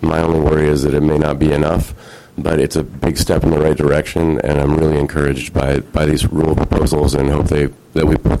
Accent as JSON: {"language": "English", "town": "Port Angeles", "region": "Washington", "country": "United States", "tie": "born or raised there", "said": "I grew up in Port Angeles."}